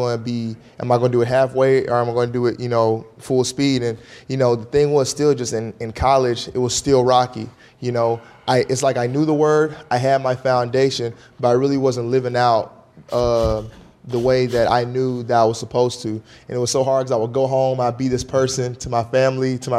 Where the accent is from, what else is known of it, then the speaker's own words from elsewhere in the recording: Alabama, United States; Growing up in Alabama, my roots were from Mississippi, so we grew up in the old church, too.